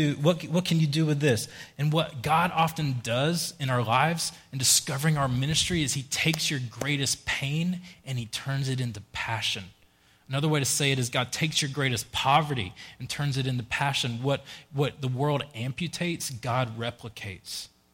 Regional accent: Southeast, United States; Like, look, I'm some guy from the Southeast.

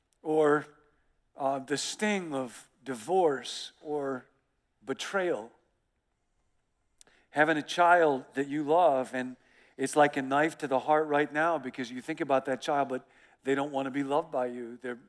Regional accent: Rockford, Illinois, United States; I grew up in Rockford, Illinois, and we went to Canada on vacation.

